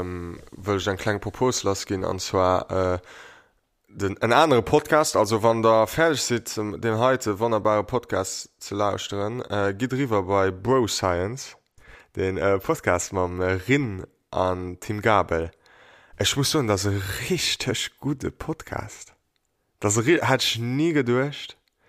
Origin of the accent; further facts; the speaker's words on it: Bietigheim, Baden-Württemberg, Germany; ich komme auch aus Bietigheim.